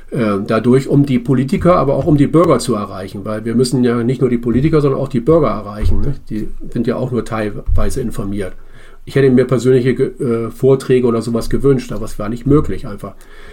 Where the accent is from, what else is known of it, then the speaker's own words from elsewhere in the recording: Bremen, Germany; ich komme aus Bremen